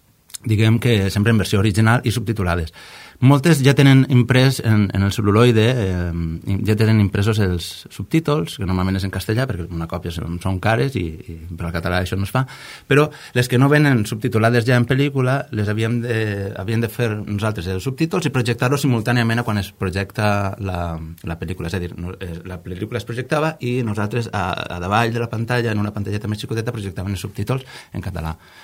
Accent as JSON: {"language": "Catalan", "town": "Alicante", "region": "Valencian Community", "country": "Spain", "tie": "born or raised there", "said": "els meus pares i tota la família són d'Agres, però jo m'he criat a Alacant, igual que tanta altra gent, pues, que els pares van emigrar del poble a la ciutat."}